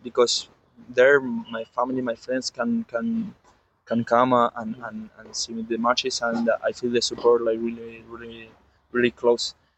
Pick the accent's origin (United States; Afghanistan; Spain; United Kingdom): Spain; Valencia, Valencian Community; I'm from Valencia, and it's really, really traditional.